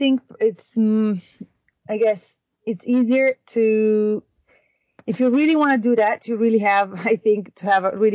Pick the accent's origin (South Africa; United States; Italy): Italy; first language Italian; English is a second language; something in into English rather than into Italian, which is my native language, financial book